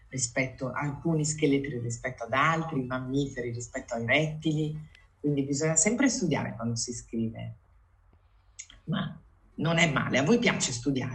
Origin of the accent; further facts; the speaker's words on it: Milan, Lombardy, Italy; now in Como, Italy; siccome sono di Milano, e però io ora vivo a Como, da piccola tifavo